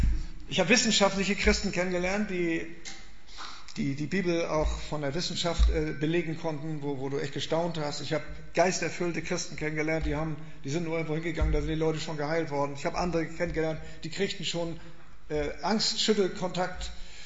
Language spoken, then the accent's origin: German; Kiel, Schleswig-Holstein, Germany; Ich komme aus Kiel, da haben wir auch Antworten